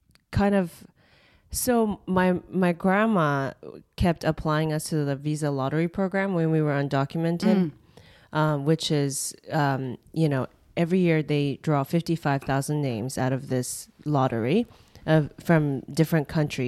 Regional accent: Japan; English is a second language; So I had to learn English. I learned Mandarin too because my uncle is Taiwanese. I'm half Taiwanese and half Japanese. But when I was in Japan, I never had to, you know, speak Mandarin. It was just Japanese.

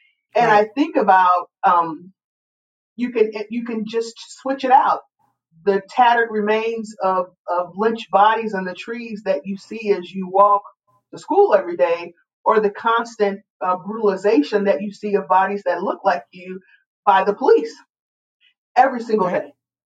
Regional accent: Chicago, Illinois, United States; now in Minneapolis, United States; We're from Chicago, but we now call Minneapolis our home, like many African-Americans from around the United States.

